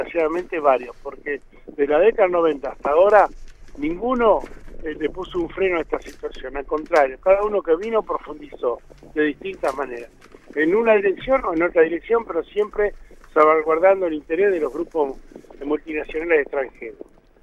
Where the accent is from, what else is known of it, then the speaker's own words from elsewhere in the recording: Argentina; no somos los argentinos los que tomamos la decisión respecto de qué hacer y cómo hacerlo.